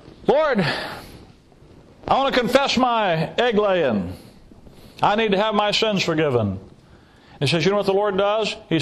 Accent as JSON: {"language": "English", "region": "Tennessee", "country": "United States", "tie": "born or raised there", "also_born_or_lived": "Alabama", "said": "Down south, I'm from Alabama, raised from Tennessee."}